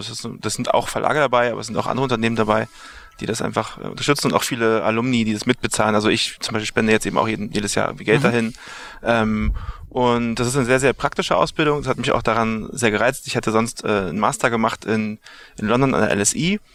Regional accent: Berlin, Germany; born there; Oh, also ich komme aus Berlin. Westteil von Berlin, da bin ich geboren.

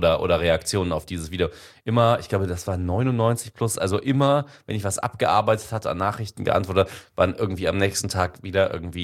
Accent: Indonesia; ich bin ja in Indonesien aufgewachsen

